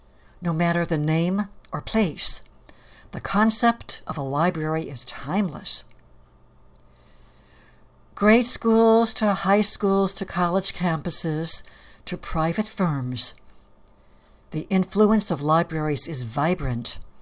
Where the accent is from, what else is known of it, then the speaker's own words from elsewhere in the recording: Chicago, Illinois, United States; I love my hometown of Chicago, rich in beauty and history.